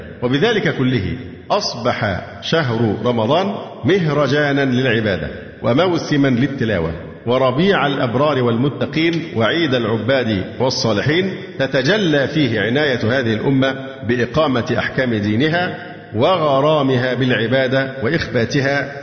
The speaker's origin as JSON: {"language": "Arabic", "country": "Egypt"}